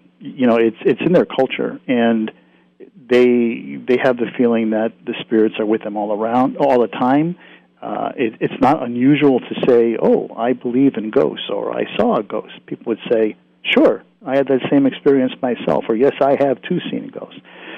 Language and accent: English; Connecticut, United States; I grew up back in New England in Connecticut, and I was always interested in not only the history of that location and the people, but the sort of the folklore and the tales.